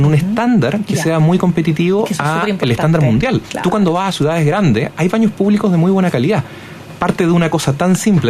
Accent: Chile; que como chilenos nos informemos de los lugares

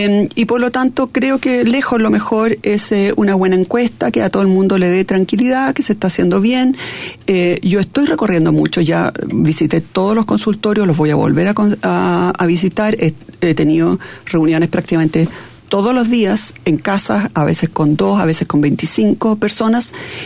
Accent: Chile; moved away; Yo me fui a principios del 72 de Chile, volví a fines del 74... Y cuando volví era otro país.

